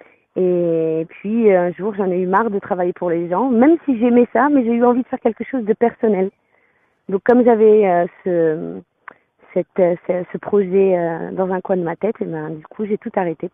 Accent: Lyon, Auvergne-Rhône-Alpes, France; Tout à fait, je viens de Lyon.

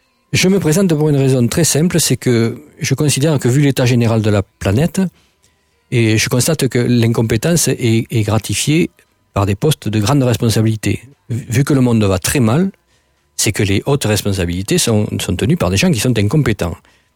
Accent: Figeac, Occitanie, France; Je suis né à Figeac. Je suis resté à peu près 50 ans dans cette ville

